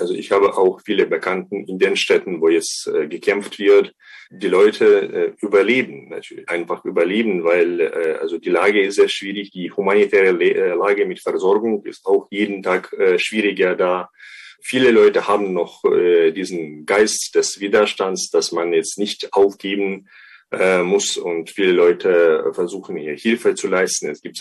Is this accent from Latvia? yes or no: no; Ukraine; German is a second language; aber als Ukrainer würde ich sagen